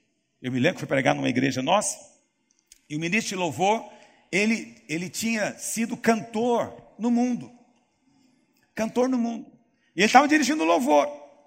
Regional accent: Goiás, Brazil; Goiás, nós somos caipira, né? Aqui em Goiás

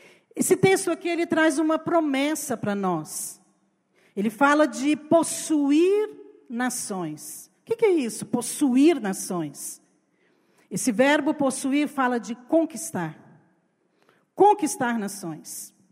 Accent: Cumari, Goiás, Brazil; ela foi parar na cidade de Cumari, que é a cidade onde eu cresci.

